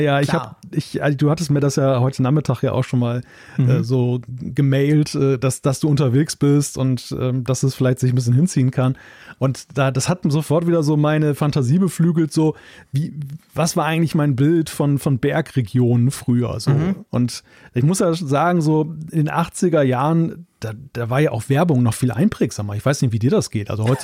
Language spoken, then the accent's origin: German; Northern Germany, Germany; das ist ja für mich zum Beispiel als Norddeutscher jetzt das total coole Autofahrerlebnis oder Radfahrerlebnis